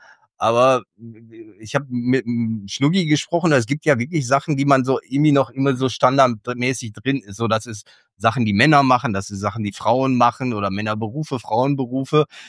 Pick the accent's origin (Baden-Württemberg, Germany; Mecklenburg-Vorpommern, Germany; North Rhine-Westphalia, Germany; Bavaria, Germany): North Rhine-Westphalia, Germany; aber ich komme ja auch aus der Region, klar, da wird auch ordentlich Karneval. Nee, nicht nur die im Rheinland, auch im Münsterland gefeiert.